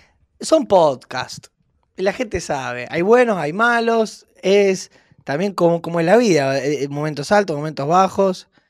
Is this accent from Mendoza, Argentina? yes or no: no; Rosario, Santa Fe, Argentina; Yo soy rosarino